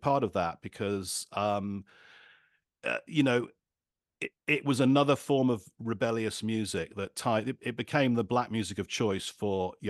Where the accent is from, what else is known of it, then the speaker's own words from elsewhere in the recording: Birmingham, West Midlands, United Kingdom; also born or lived in Reading; I grew up in Birmingham in the middle of the UK